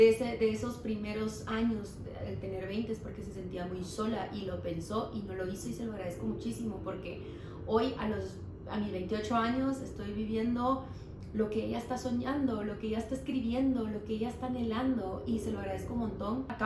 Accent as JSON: {"language": "Spanish", "country": "Guatemala", "said": "Y que no nos vamos a poner a llorar de que somos de Guatemala y que pobre de mí."}